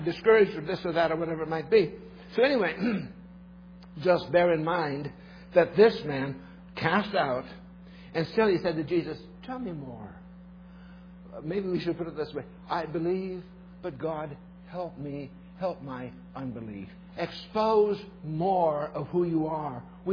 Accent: South Dakota, United States; born there; When I was a kid, I was born in South Dakota, just a little ways from the Rosebud Indian Reservation.

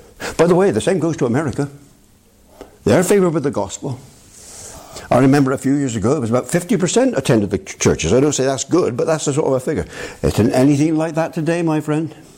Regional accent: England, United Kingdom; Well, I happen to be an Englishman. And I'm not saying this because I'm an Englishman, but I am an Englishman.

